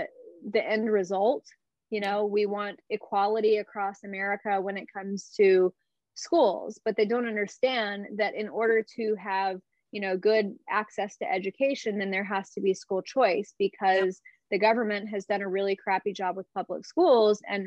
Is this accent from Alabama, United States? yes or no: yes; Alabama, United States; I grew up in Alabama. I grew up in a state where you had a binary choice between Auburn and Alabama, Tigers or Crimson Tide.